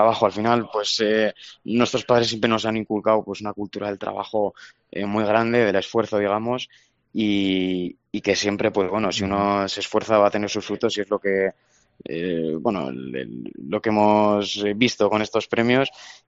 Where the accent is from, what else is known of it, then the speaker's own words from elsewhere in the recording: Pamplona, Navarre, Spain; Yo me siento muy navarro, muy pamplónica y yo creo que es lo que tengo en mente, pero bueno, habrá que ver las circunstancias del futuro, pero a mí sí que me gustaría acabar viviendo en Pamplona.